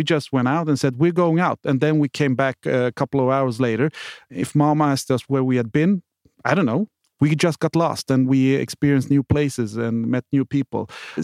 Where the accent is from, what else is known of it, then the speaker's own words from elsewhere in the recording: Stockholm, Stockholm County, Sweden; I was born and raised here in Stockholm.